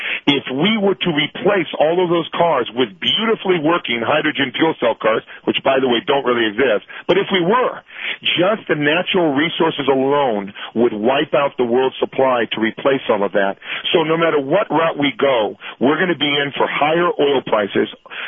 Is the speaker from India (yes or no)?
no; United States; I'm an American born and raised